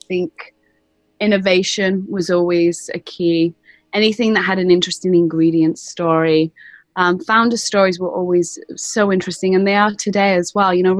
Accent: Manchester, North West England, United Kingdom; growing up in Manchester and England and Catholic

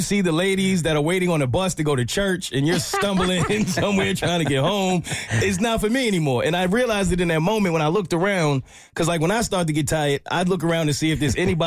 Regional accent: New York City, New York, United States; I'm still a New Yorker. I still got it in me.

